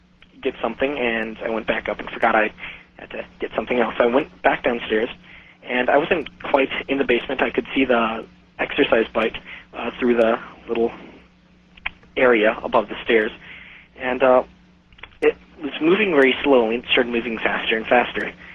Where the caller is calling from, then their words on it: Minneapolis, Minnesota, United States; from Minneapolis.